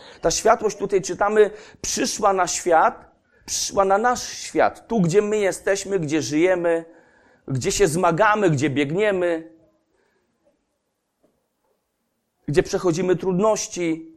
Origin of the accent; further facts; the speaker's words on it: Kozienice, Masovian Voivodeship, Poland; bo ona dotarła do kozienic, skąd pochodzę